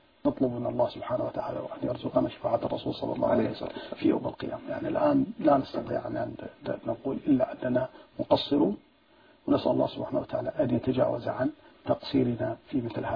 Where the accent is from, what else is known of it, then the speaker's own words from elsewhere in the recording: Syria; نحن عندنا في سوريا تنتهك حرمات الله سبحانه وتعالى في كل يوم